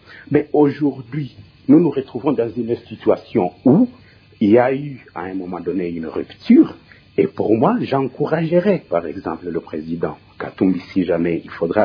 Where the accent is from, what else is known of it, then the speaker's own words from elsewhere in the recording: DR Congo; que nous avons des problèmes internes en tant que Congolais, il faut savoir bâtir sur des solutions congolaises